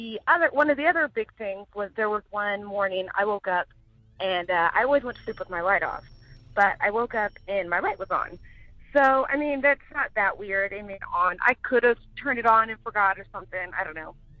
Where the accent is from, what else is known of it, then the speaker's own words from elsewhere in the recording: Houston, Texas, United States; I'm from Houston, Texas.